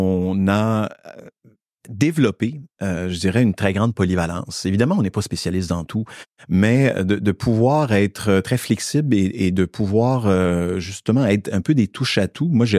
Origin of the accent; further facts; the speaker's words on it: Magdalen Islands, Quebec, Canada; Moi, je viens des îles de la Madeleine.